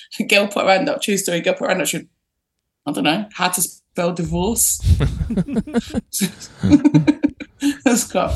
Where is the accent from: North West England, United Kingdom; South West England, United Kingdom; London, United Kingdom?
London, United Kingdom; I was born in Manor Park, E12, and then I'm in Forestgate. I've probably moved about half a mile up the road, but still, all my family live around here